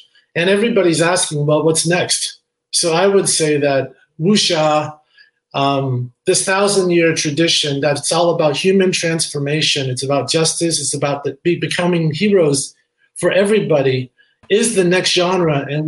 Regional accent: Hollywood, California, United States; Even though I grew up in Hollywood and I lived the life of the average American kid

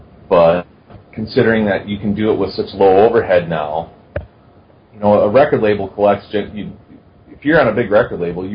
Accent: Wisconsin, United States; seeing as I'm from Wisconsin, it's beans.

